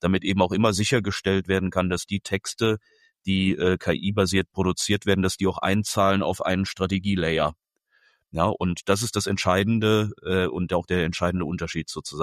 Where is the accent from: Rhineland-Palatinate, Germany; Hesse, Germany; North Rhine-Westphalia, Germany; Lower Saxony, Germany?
Rhineland-Palatinate, Germany; Koblenz; 39 Jahre, geboren, aufgewachsen in Koblenz.